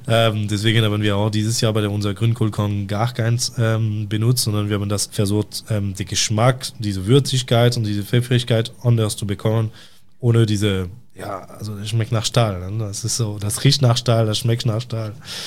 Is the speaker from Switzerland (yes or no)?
no; Brittany, France; German is a second language; now in Germany; Wenn du bei mir in der Bretagne, da wo ich herkomme, frag nach einem Galette, kriegst du einen Keks